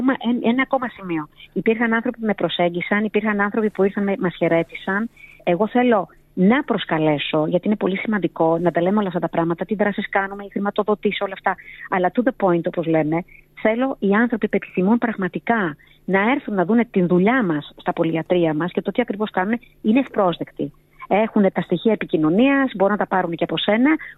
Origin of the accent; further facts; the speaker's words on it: Canada; now in Greece; Εγώ γεννήθηκα και μεγάλωσα στον Καναδά.